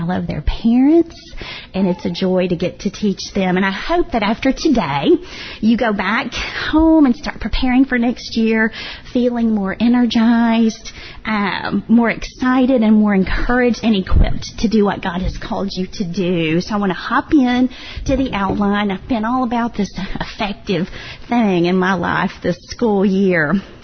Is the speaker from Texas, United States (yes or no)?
yes; Texas, United States; I'm like, I'm from Texas. You've got to remember, it's a Texas class.